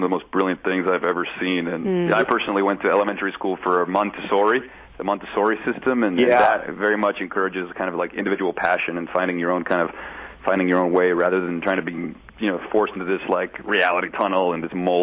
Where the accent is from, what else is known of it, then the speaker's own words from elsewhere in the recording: Caracas, Capital District, Venezuela; English is a second language; moved away as an adult; now in United States; I grew up in Caracas, Venezuela, and I went to one of these like international schools. So I grew up with sort of a multitude of students from all over the world. Exposed to all these different cultures, bilingual and whatnot.